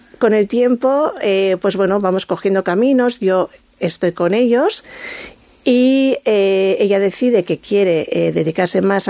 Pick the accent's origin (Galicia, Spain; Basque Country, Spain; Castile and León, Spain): Basque Country, Spain; Irún; porque yo soy de Irún